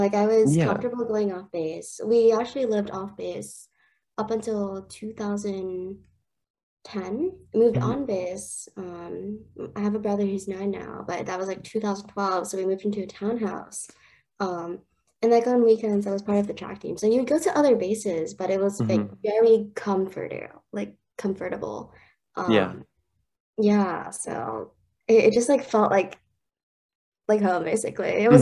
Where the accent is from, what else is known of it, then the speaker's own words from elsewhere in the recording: Honolulu, Hawaii, United States; born there; also born or lived in Yokosuka, Japan; Okay, so I was born in Honolulu. My dad was stationed there until 2004. And then from there, we got stationed in Yokosuka.